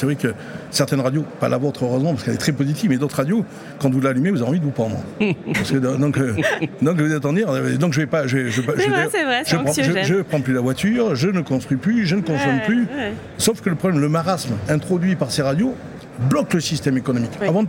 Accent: Nouvelle-Aquitaine, France; Et moi, je suis basque, donc j'ai que des qualités.

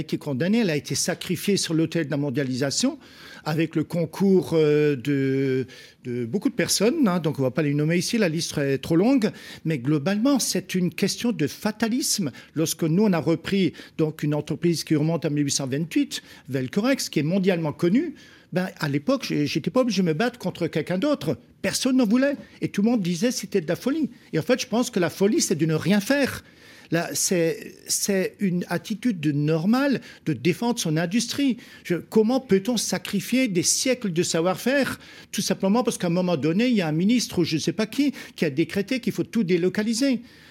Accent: Grand Est, France; Et surtout en Alsace, on était toujours mieux que la France.

